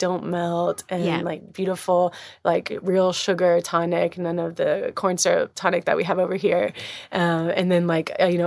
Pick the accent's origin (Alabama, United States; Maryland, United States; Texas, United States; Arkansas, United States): Alabama, United States; I'm from Alabama, sitting here in my childhood home